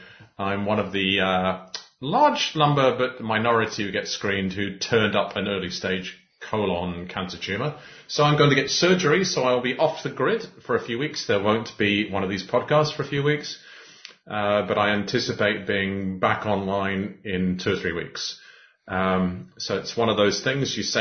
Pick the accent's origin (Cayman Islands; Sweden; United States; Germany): Cayman Islands; We're both island boys. I'm from Cayman